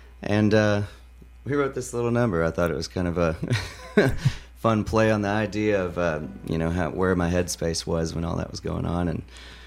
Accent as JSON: {"language": "English", "town": "Mena", "region": "Arkansas", "country": "United States", "tie": "born or raised there", "also_born_or_lived": "Helena", "moved": "as an adult", "lives_now": "Nashville, United States", "said": "I was born in Helena over on the opposite side of the state, and spent most of my life in Mena, though, and then graduated high school and moved straight to Nashville."}